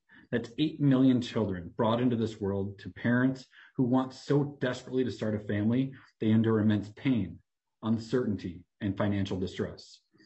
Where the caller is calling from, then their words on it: Mankato, Minnesota, United States; I'm here with my wife, Rachel. We're joining you from Mankato.